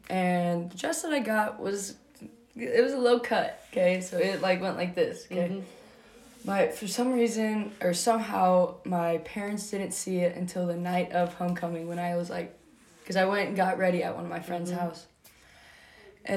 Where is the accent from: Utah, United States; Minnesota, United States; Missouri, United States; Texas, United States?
Texas, United States; Keller; also born or lived in Albuquerque; but I really grew up in Keller, Texas, and that was probably the best decision my parents made